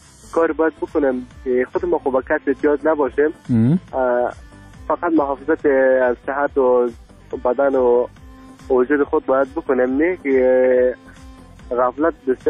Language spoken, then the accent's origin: Persian; Afghanistan; کل ما افغان هستیم، کل ما گل یک باغ هستم،